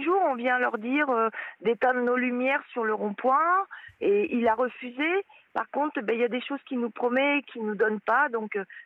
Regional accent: France; Tous les Français, on est Français et tout le monde est avec nous

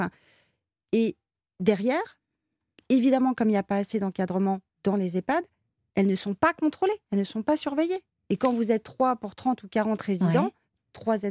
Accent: Paris, Île-de-France, France; Et oui, moi, par exemple, je suis parisienne.

